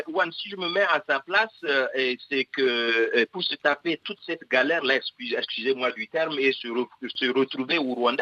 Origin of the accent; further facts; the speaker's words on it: Niger; Moi je suis nigérien d'origine